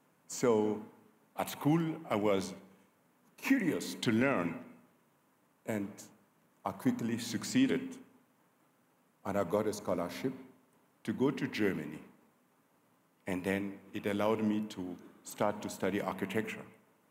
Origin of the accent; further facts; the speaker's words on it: Gando, Burkina Faso; I was born in Burkina Faso, in a little village called Gando. When I was a kid, we had no access to clean drinking water. We had no electricity. and no healthcare facilities and no school.